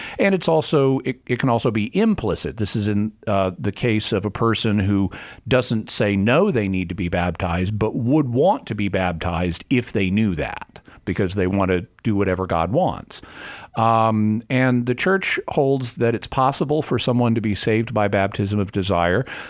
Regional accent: Arkansas, United States; also born or lived in Texas; I was born in Texas. I was raised in Arkansas.

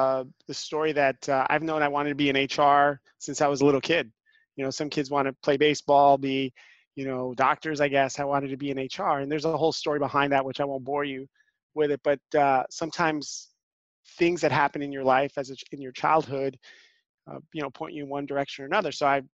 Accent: New York City, New York, United States; So I grew up in Spanish Harlem in New York City.

